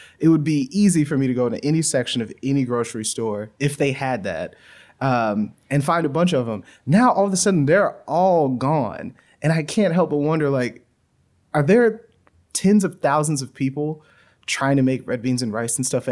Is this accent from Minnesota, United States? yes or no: no; Louisiana, United States; I grew up in Louisiana, so there's a lot of, Creole food that I want to make.